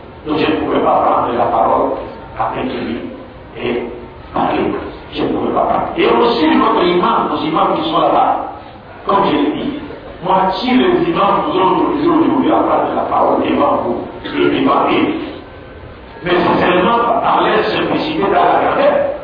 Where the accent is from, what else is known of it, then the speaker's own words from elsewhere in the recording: DR Congo; Chez moi, à l'RDC